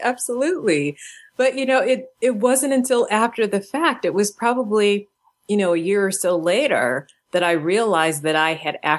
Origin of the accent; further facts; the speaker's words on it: Michigan, United States; she's from Detroit, Michigan. I'm from Michigan. And there was always that bit of pride that she came from Michigan